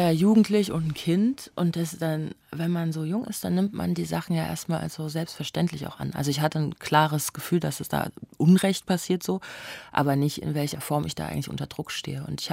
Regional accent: Weimar, Thuringia, Germany; ich komme aus Weimar

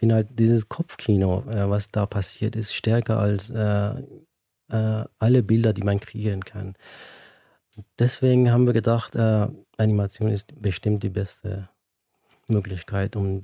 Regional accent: Iran; Ja, wie gesagt, ich bin in Iran aufgewachsen.

